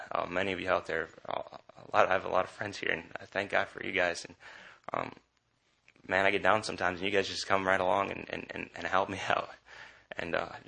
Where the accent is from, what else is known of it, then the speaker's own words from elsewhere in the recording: Indiana, United States; I'm from Northwest Indiana.